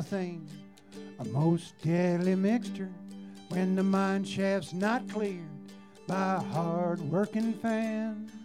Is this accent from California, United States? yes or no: no; Baltimore, Maryland, United States; Well, I'm a Baltimore boy, and I'm just a neutral observer